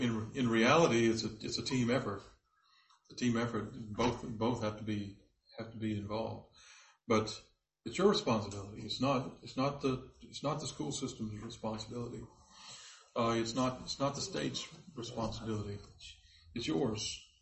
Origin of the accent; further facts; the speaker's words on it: Louisiana, United States; I grew up in South Louisiana. That's all there was.